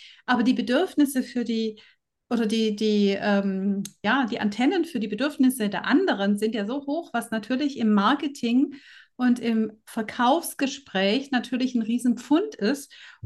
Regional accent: Baden-Württemberg, Germany; ich komme ja aus dem Schwäbischen

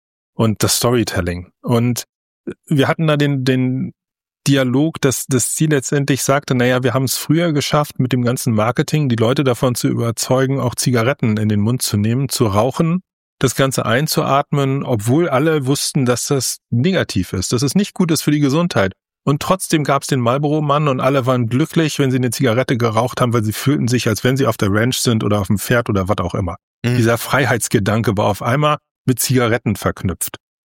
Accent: Northern Germany, Germany; weil ich komme jetzt aus dem Norden und ich bin mit Windrädern quasi aufgewachsen

